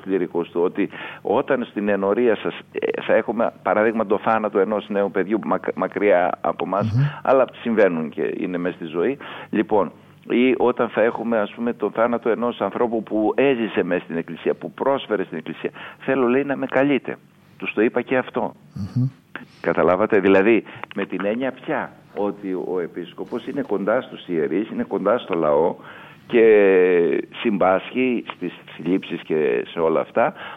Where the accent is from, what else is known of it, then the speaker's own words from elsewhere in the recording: Kavala, Eastern Macedonia and Thrace, Greece; αν και η καταγωγή μου είναι από την Καβάλα, μια διπλανή Μητρόπολη